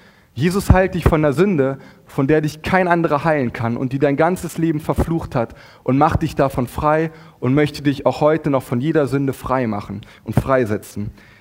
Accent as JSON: {"language": "German", "town": "Wolfsburg", "region": "Lower Saxony", "country": "Germany", "tie": "born or raised there", "said": "meine Heimatstadt Wolfsburg"}